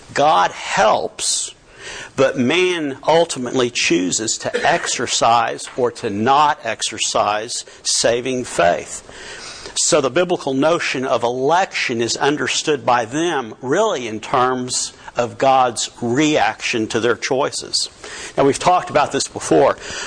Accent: Richardson, Texas, United States; I have got a cousin about 6 months older than me, and we grew up together in Richardson.

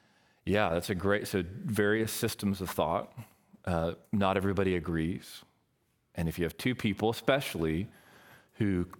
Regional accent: Waco, Texas, United States; So I grew up in Waco.

